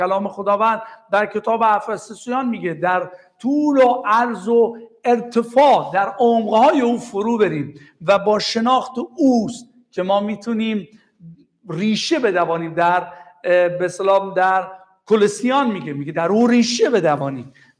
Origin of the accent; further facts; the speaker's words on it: Iran; بعد صحبت سر این شد که تو از کجا هستی؟ گفتم من ایرانی هستم.